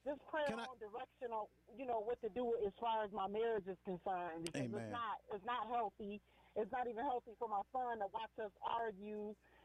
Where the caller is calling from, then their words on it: Cleveland, Ohio, United States; I'm calling from Cleveland, Ohio.